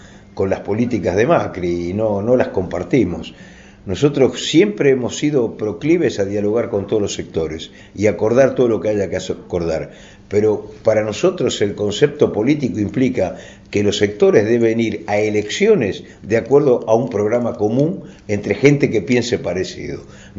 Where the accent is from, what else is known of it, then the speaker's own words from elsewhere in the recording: Santa Fe, Argentina; Yo vengo de una provincia de Santa Fe